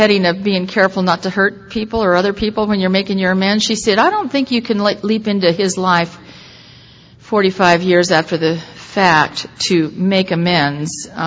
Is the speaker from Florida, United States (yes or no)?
no; Orange County, California, United States; I grew up in Orange County, moved up to Los Angeles.